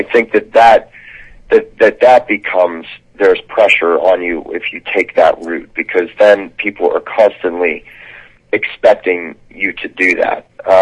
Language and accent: English; Johnstown, Pennsylvania, United States; I used to work at a coffee shop in a mall in my hometown of Johnstown, Pennsylvania.